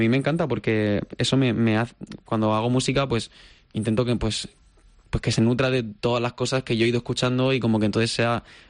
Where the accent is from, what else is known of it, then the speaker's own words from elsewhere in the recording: Murcia, Region of Murcia, Spain; mucha gente me pregunta si soy catalán, pero no lo soy. Yo soy de Murcia